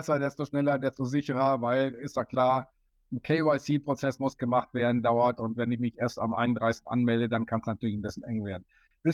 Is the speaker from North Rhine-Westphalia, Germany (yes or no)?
yes; North Rhine-Westphalia, Germany; die aus meiner alten Heimat kommen, also eher aus der nordrhein-westfälischen Ecke